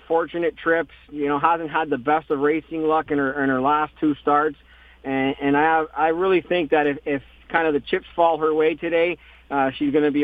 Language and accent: English; Canada; as a kid growing up, being Canadian, race here at Woodbine, this being my home